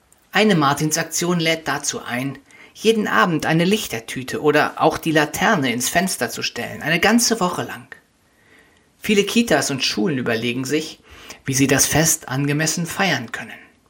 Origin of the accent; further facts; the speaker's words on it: Siedlinghausen, North Rhine-Westphalia, Germany; Sie stammt aus meinem Heimatdorf, einem kleinen Dorf im Sauerland in der Nähe von Winterberg.